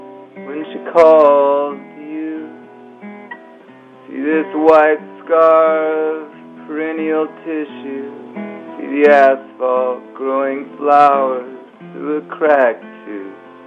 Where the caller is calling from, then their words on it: Omaha, Nebraska, United States; Omaha, Nebraska.